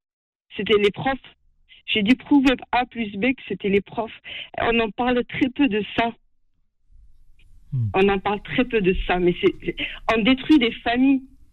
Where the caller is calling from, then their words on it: Toulouse, Occitanie, France; Oui, bonjour, oui, je suis de Toulouse.